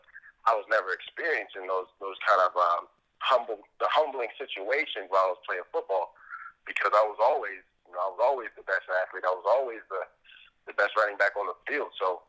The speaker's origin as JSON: {"language": "English", "town": "Dayton", "region": "Ohio", "country": "United States", "tie": "born or raised there", "said": "So I grew up here in Dayton, Ohio."}